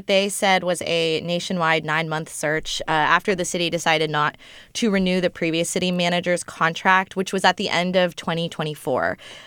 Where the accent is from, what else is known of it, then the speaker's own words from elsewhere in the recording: Santa Rosa, California, United States; where, fun fact, I am also from Santa Rosa.